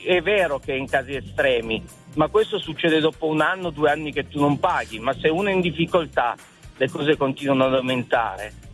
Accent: Turin, Piedmont, Italy; Io sono di Torino, sto andando a lavorare, piove da giorni

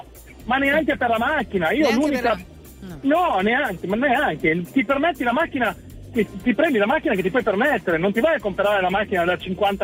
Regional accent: Vercelli, Piedmont, Italy; Di Vercelli.

